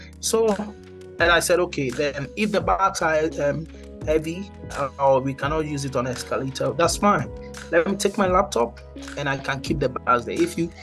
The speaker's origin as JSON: {"language": "English", "country": "Ghana", "said": "And you know, I'm from Ghana."}